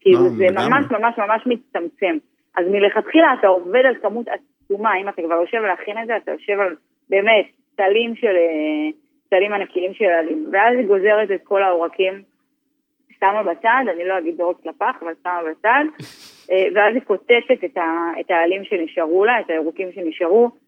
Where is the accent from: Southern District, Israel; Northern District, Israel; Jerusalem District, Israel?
Southern District, Israel; Sharsheret; אני בתור ילדה, אני גדלתי במושב תוניסאי, שבאמת כולם שם דוברים ערבית, קוסקוס כל שלישי ושישי